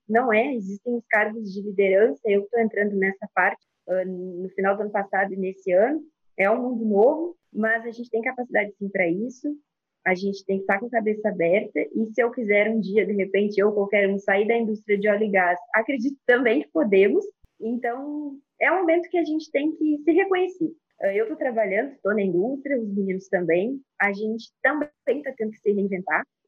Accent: Pelotas, Rio Grande do Sul, Brazil; now in Macaé, Brazil; Eu sou natural do Rio Grande do Sul, em Pelotas, onde eu fiz faculdade

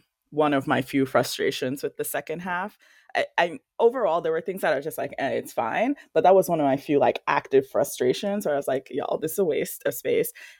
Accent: United States; I particularly hate that idea as an American who knows that is not like, we don't have any secret magic medical stuff that Korea doesn't have

